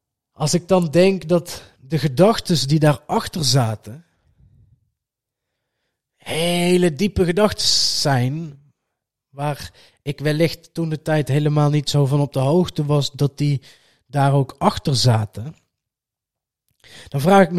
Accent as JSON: {"language": "Dutch", "country": "Netherlands", "said": "Nou, we zijn Nederlanders. Wat doen wij in de winter?"}